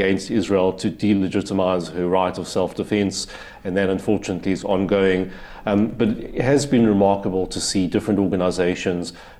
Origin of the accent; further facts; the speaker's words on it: South Africa; Plus the challenges we experience as a South African Jewish community, the fact that the South African government threw our community under a bus